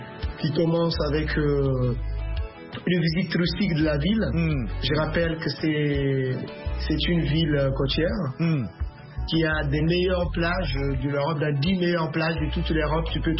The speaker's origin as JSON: {"language": "French", "country": "Guinea-Bissau", "tie": "born or raised there", "second_language": "French", "said": "En fait, moi, depuis mon jeune âge, chez moi en Guinée-Bissau"}